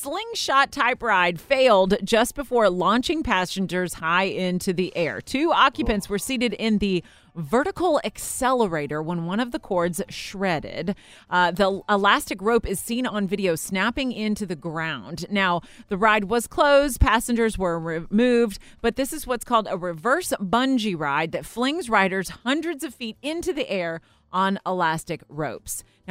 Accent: Florida, United States; a crazy criminal out of my home state of Florida

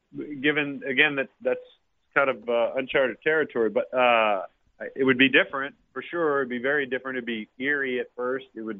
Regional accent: Texas, United States; I grew up in Texas and following the Rangers.

